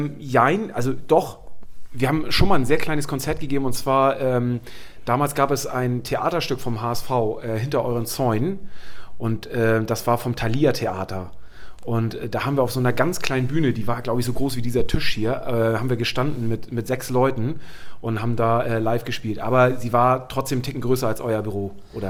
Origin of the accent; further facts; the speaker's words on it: Schleswig-Holstein, Germany; Ich bin ja aufgewachsen oben im Norden